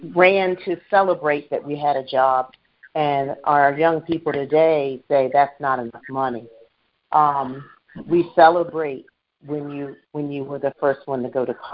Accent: Cincinnati, Ohio, United States; I'm from Cincinnati, too, originally

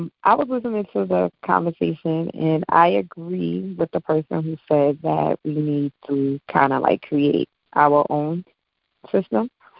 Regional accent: Brooklyn, New York, United States; You're from Brooklyn. I'm from Brooklyn.

